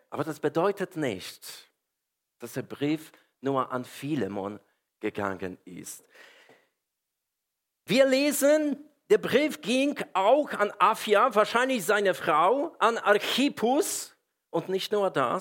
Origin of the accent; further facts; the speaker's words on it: Poland; German is a second language; now in Germany; Ich lebe 26 Jahre in Deutschland und manche Sprüche sind Volksweisheit. Gell? Ich komme ursprünglich aus Polen, nicht aus der schönen Schweiz, Amerika oder Frankreich, wie einige glauben.